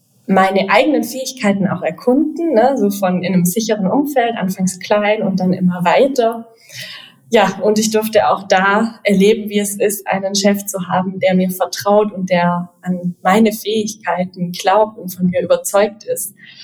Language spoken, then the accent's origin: German; Southern Germany, Germany; Ich komme ja eigentlich aus Süddeutschland.